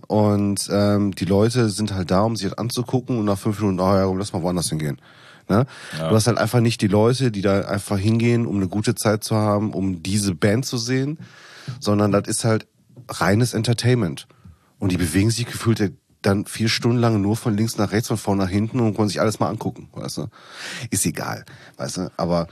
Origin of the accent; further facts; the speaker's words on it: North Rhine-Westphalia, Germany; sorry, ich komme aus dem Pott, ich sag, wie es ist